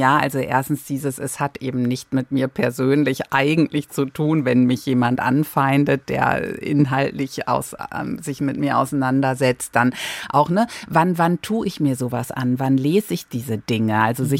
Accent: Lower Saxony, Germany; ich komme aus Ostfriesland ursprünglich

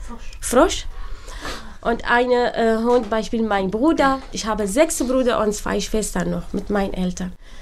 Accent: Baghdad, Baghdad Governorate, Iraq; German is a second language; now in Germany; ich komme aus dem Irak, geboren in Bagdad. Ich habe auch geflüchtet

